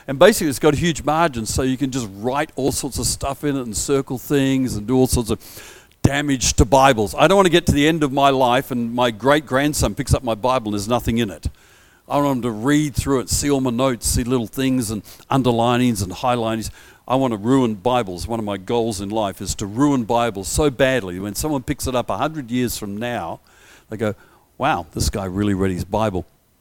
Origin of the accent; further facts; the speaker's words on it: Perth, Western Australia, Australia; I was a non-Christian young guy growing up in Perth through 16, 17, 18, 19 years of age, just looking for God, looking for purpose, looking for reason